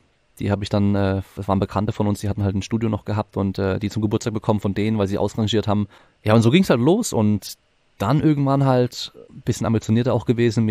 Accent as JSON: {"language": "German", "town": "Freiburg", "region": "Baden-Württemberg", "country": "Germany", "said": "ich komme ursprünglich aus Freiburg sogar, aber ich war jetzt gerade im Norden."}